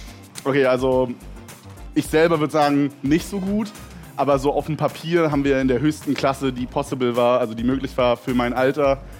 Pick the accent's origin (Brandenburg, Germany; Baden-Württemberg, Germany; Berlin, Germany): Brandenburg, Germany; Bei uns in Brandenburg geht man ab der 7. erst aufs Gymnasium.